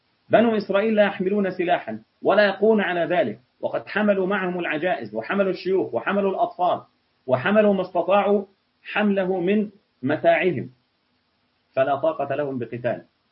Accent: Egypt; يعني لو قيل لي وأنا مصري إلى من تنتمي

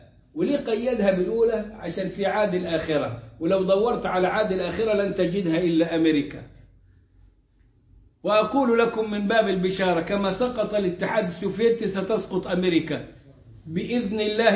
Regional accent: Egypt; والشرقية اللي عندنا في مصر.

